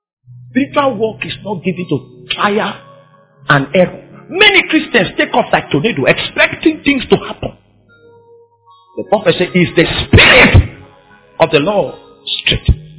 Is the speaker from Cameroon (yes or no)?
yes; Cameroon; I'm coming from Cameroon, I'm a bush preacher, I preach in the bush.